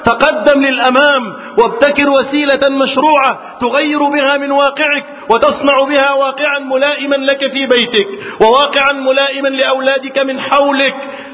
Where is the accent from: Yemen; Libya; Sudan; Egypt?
Egypt; اللهم احفظ بلدنا مصر وسائر بلاد المسلمين من الفتن.